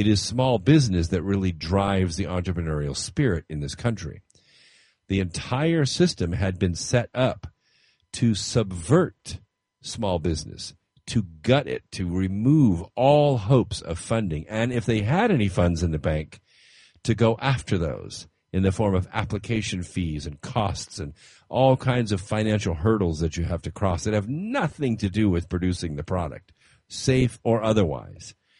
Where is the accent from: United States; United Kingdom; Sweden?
United States; North Carolina; we made the case for our state, for North Carolina